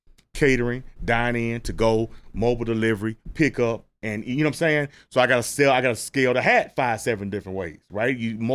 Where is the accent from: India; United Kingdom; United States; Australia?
United States; Tampa, Florida; So we became friends, and he was from Vegas, and I'm from Tampa, Florida.